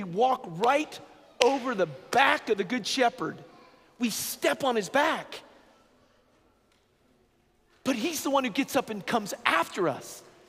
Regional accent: Atlanta, Georgia, United States; also born or lived in Germany / Italy; I grew up in Atlanta. But I had the grace of living in Germany for 3 years in the army, and then Italy for 3 years in the seminary.

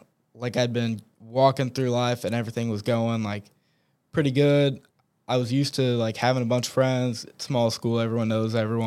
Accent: Sullivan, Indiana, United States; we have this thing called the Corn Festival, which I mean is a great thing for the Midwest, but that's like the trademark for our town.

